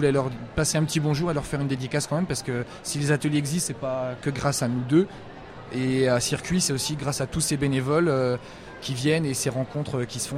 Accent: Bourgogne-Franche-Comté, France; Moi, j'étais sur Lille, je suis de Bourgogne

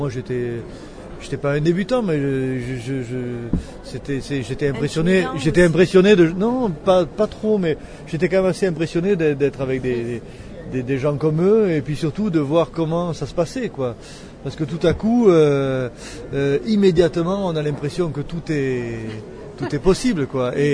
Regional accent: Toulouse, Occitanie, France; Je suis un Toulousain qui était parti, qui a beaucoup voyagé et qui est revenu il y a quelques temps, donc maintenant ici à Toulouse.

